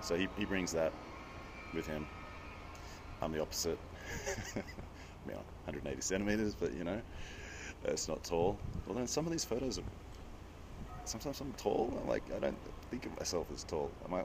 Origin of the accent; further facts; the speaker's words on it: Australia; I'm Australian. Like, it's, we have very harsh sun there.